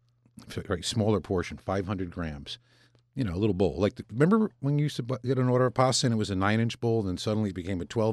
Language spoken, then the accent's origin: English; New Haven, Connecticut, United States; Because I'm from New Haven, and New Haven pizza's exploded